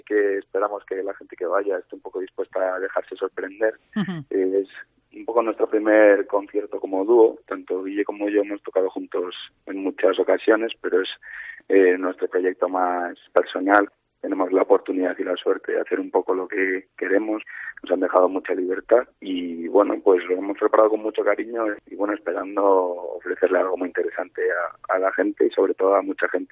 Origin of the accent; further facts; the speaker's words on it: Astorga, Castile and León, Spain; los dos somos de León, tenemos los dos 26 años ahora, y yo soy de Astorga